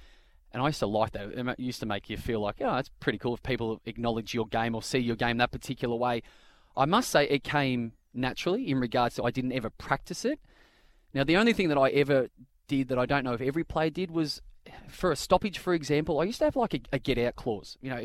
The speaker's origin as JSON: {"language": "English", "region": "Victoria", "country": "Australia", "tie": "born or raised there", "also_born_or_lived": "Kew", "said": "Mum and Dad are still based out of Bendigo, even though they are from Kew. And I was born in Kew. My old man was and still is in agriculture, hence why we moved to the country. And it was a brilliant place to grow up."}